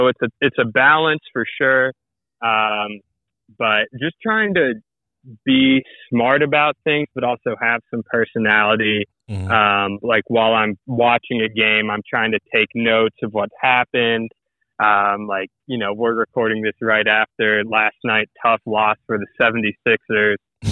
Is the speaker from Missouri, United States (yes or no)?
no; Waynesboro, Virginia, United States; I'm from Waynesboro, Virginia, which is like if the middle of nowhere had a middle of nowhere.